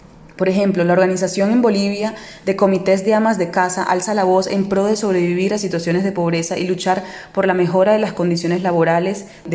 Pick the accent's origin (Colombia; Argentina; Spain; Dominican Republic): Colombia; Particularmente como mujer colombiana